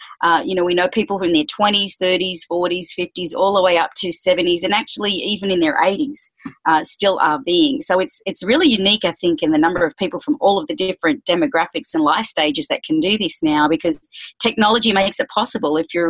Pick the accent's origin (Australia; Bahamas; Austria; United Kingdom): Australia; now in United States; You might have already detected I am Australian and I've been living in the US for 10 years.